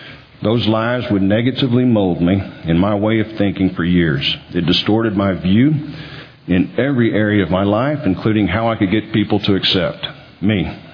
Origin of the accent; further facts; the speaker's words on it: Irving, Texas, United States; As I was growing up in Irving, Texas, our family was one of the founding families of a neighborhood church.